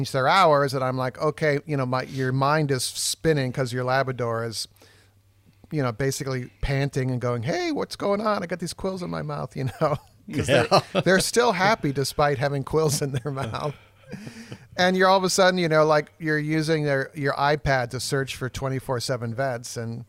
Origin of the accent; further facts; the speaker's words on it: New York, United States; I mean, I'm from New York, so you become very aware of your surroundings at all times, because back in the day, it wasn't the greatest place to live.